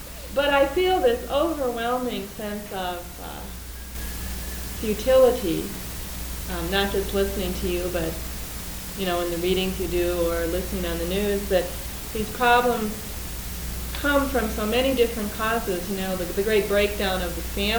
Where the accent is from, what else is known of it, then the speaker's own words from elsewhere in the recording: Topeka, Kansas, United States; I'm from Topeka, Kansas.